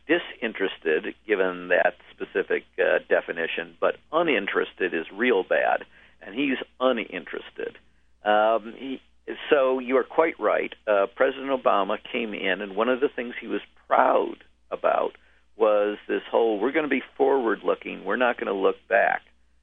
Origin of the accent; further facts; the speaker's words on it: Detroit, Michigan, United States; born there; I will mention that I was born in Detroit